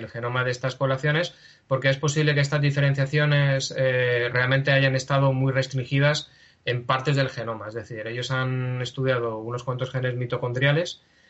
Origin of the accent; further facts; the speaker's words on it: Madrid, Community of Madrid, Spain; born there; also born or lived in Canary Islands; now in Asturias, Spain; Canarias para mí es mi tierra, vamos. Yo nací en Madrid y obviamente soy madrileño por eso, pero y obviamente no tengo acento canario, pero de verdad que mi alma es totalmente canaria.